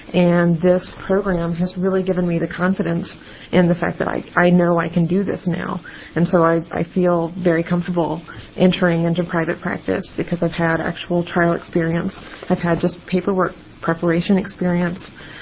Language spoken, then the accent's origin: English; the South, United States; One of the reasons I'm from the South, and one of the reasons I came to Oregon and to UO Law specifically was because this clinic was available.